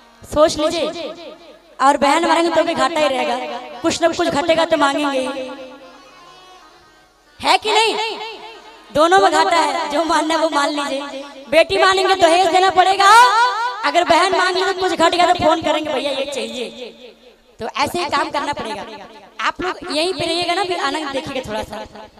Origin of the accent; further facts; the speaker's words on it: Varanasi, Uttar Pradesh, India; क्योंकि मैं काशी से हूँ, काशी बनारस, जहाँ के हर एक रस में है बना हुआ, उसी को बोलते हैं बनारस।